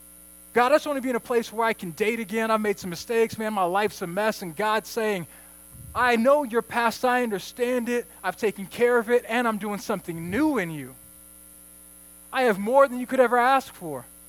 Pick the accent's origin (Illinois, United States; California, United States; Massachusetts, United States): California, United States; Santa Ana; I grew up in Santa Ana living in an apartment, and we just lived in various apartments.